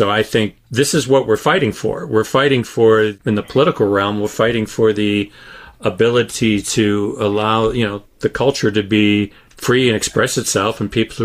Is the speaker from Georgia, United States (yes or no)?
no; Cleveland, Ohio, United States; moved away as an adult; now in Los Angeles, United States; You know, I've been living in Los Angeles the last 35 years. I'm from Cleveland. I am still a Cleveland sports fan.